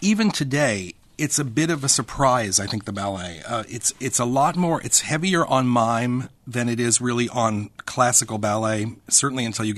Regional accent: Los Angeles, California, United States; I grew up in Los Angeles in an era before we had a resident ballet company.

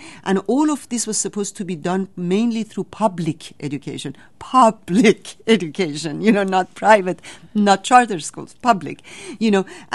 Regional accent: Washington, District of Columbia, United States; Of course, I noticed in Washington, D.C., my hometown, that we have monuments to many great people

